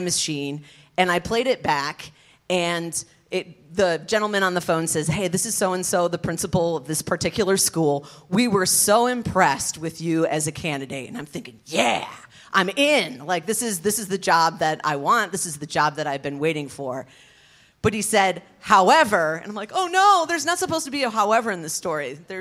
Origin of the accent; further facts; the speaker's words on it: Detroit, Michigan, United States; also born or lived in Caracas, Venezuela / Los Angeles; I grew up in the Detroit area